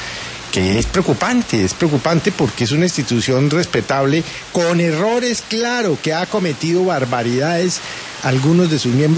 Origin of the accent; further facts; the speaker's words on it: Colombia; a mí me preocupa mucho como colombiano